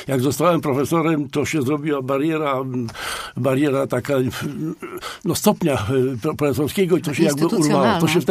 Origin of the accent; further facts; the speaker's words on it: Greater Poland Voivodeship, Poland; to jest Turostowo, taka miejscowość koło Kiszkowa, 12 kilometrów na północ od Pobiedzic na skraju Puszczy Zielonki. No i tam jako chłopiec dorastałem, mówiłem gwarą oczywiście.